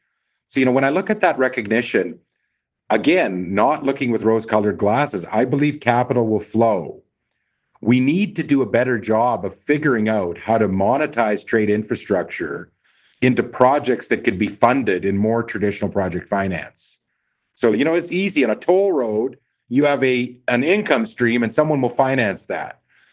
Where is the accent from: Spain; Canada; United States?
Canada; the things that we as Canadians value, you know, in terms of being Canadian versus being living in another nation around the world.